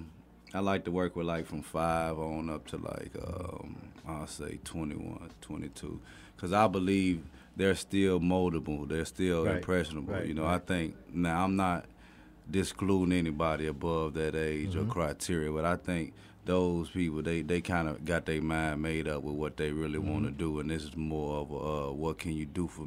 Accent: Chicago, Illinois, United States; also born or lived in Kentucky; No, I was raised in Chicago, between Chicago and Kentucky.

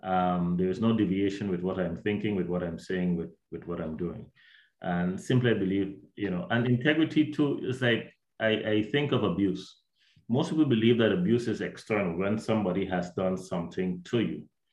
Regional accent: Guyana; I'm from Guyana, South America. Most people would know that we were just above Brazil, neighboring Suriname and Venezuela.

